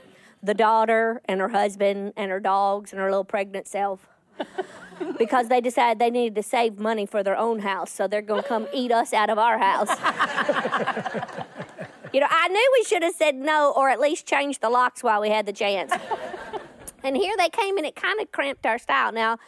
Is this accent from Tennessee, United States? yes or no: yes; Tennessee, United States; He's living in Los Angeles, and we're from Tennessee, so we like it like this.